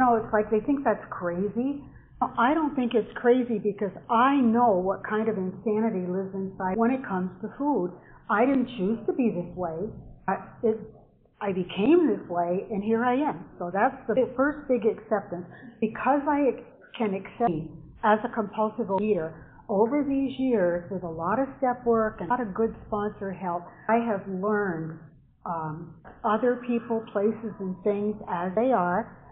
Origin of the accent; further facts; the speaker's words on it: Lowell, Massachusetts, United States; And I'm from Lowell, Massachusetts.